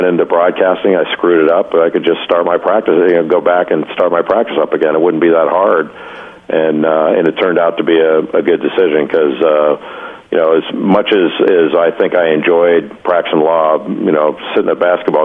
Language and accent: English; Rolling Hills, California, United States; And I grew up in Rolling Hills. You know, we had a lot of tennis players there